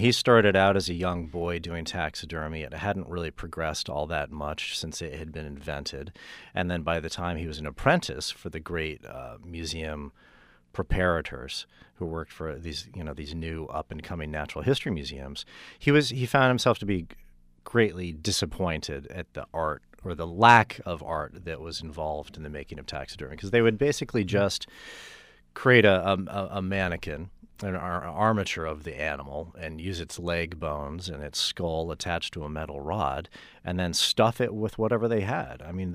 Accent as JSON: {"language": "English", "region": "Vermont", "country": "United States", "tie": "born or raised there", "said": "I grew up in Vermont, and my mom always made a point of taking us through there."}